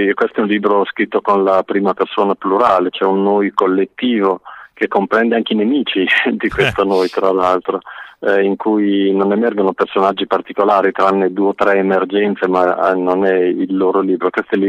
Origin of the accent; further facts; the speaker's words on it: Emilia-Romagna, Italy; io sono emiliano fino al midollo da generazioni, continuerò a esserlo, spero, questa è la terra in cui voglio vivere e anche finire i miei giorni con una comprensibile calma.